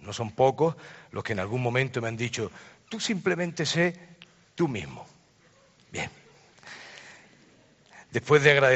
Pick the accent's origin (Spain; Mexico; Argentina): Spain; Málaga, Andalusia; Estoy en mi tierra, estoy en Málaga